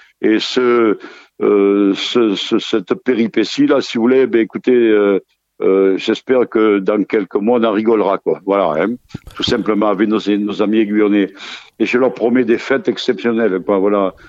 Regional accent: Guyans, Bourgogne-Franche-Comté, France; je suis né à Guyans, moi. Je suis un fils d'immigré italien, mais né, je vis dans la maison que j'habite aujourd'hui.

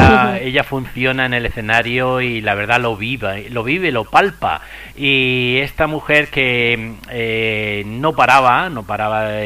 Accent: Granada, Andalusia, Spain; Es como yo soy granaíno, andaluz, y resulta que no toco la guitarra ni me gusta mucho el flamenco

